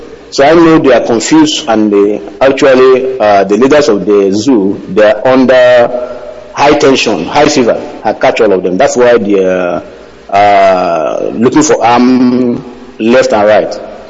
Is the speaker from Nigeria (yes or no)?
yes; Umuaka, Imo, Nigeria; now in Moscow, Russia; I'm calling from Moscow, Russia.